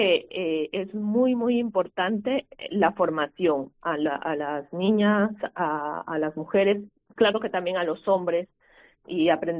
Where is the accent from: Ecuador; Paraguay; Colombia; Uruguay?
Ecuador; moved away as an adult; now in Pamplona, Spain; yo soy una mujer migrante, vamos a decir. Yo soy ecuatoriana. Vine aquí para realizar un máster. Y conforme me fui ambientando en Pamplona